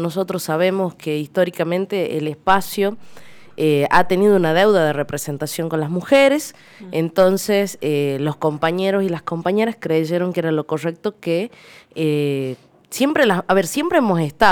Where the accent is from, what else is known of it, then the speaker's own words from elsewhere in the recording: Monteros, Tucumán, Argentina; Yo vengo del interior, soy de Monteros